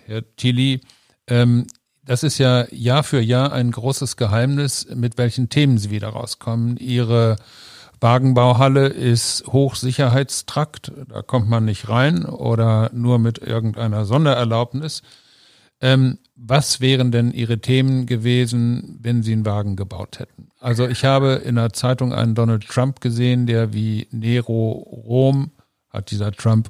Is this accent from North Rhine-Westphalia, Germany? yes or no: yes; North Rhine-Westphalia, Germany; Ich bin in Ostwestfalen aufgewachsen